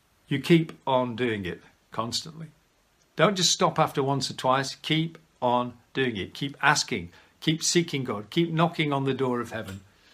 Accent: United Kingdom; Well, we're British, aren't we?

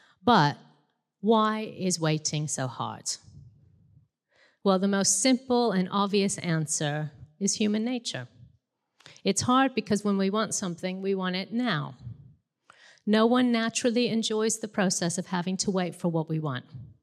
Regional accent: United States; Now, as I'm American, so I do say last and past and bath.

